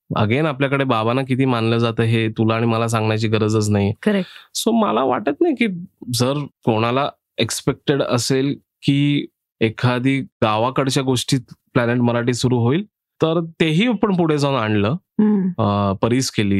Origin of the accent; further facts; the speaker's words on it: Aurangabad, Maharashtra, India; निखिल महाजन औरंगाबादचा आहे, मी औरंगाबादचा आहे as a producer.